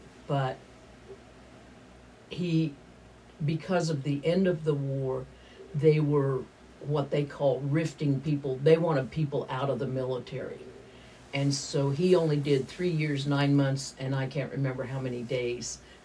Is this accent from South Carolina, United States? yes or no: no; Ashland, Kansas, United States; also born or lived in Hays / Jetmore; in Ashland until the third grade. And then my mom went back to college and we went to Fort Hays. My parents divorced when I was three. We went to Hays.